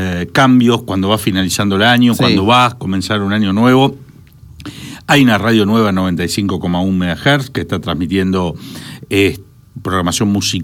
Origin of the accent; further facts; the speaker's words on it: Argentina; por lo menos para nosotros como argentinos, ¿no?